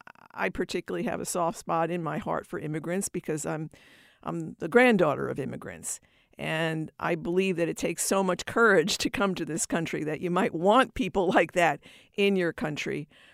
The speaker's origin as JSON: {"language": "English", "country": "United States", "said": "I love being American. I owe so much to life in America."}